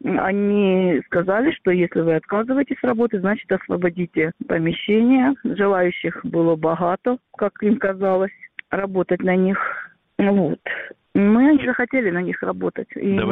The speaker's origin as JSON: {"language": "Russian", "town": "Kherson", "region": "Kherson Oblast", "country": "Ukraine", "moved": "yes", "lives_now": "Armenia", "said": "Это моя историческая родина, я же армянка сама по национальности. А я все равно надеюсь, что я вернусь домой к себе."}